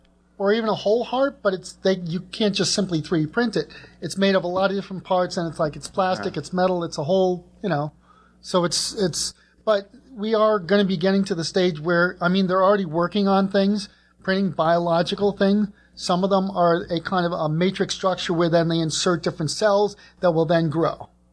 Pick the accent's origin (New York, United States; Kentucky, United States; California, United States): New York, United States; from Long Island.